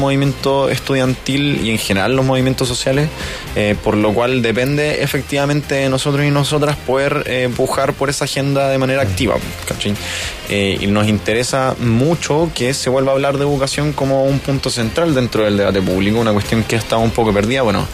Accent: Concepción, Biobío, Chile; De hecho, yo soy oriundo de Concepción.

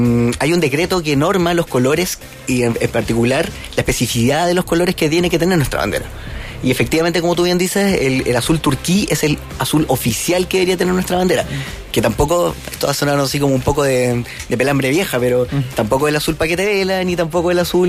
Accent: Chile; cómo somos los chilenos

